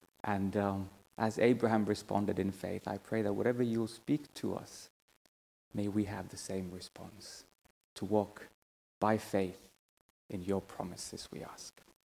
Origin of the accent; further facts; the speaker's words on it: Finland; English is a second language; if you're wondering where the accent is from, I'm originally from Finland, so that's where I was born.